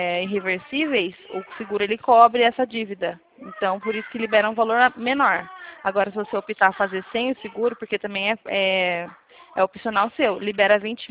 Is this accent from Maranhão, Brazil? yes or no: no; São Paulo, Brazil; Eu sou daqui de São Paulo, Alexandre.